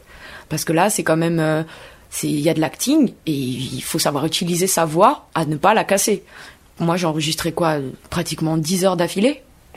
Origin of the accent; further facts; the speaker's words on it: Madagascar; now in Poitiers, France; de revenir là où je viens. En tout cas, enfin moi je suis arrivée de Madagascar, je suis arrivée à Poitiers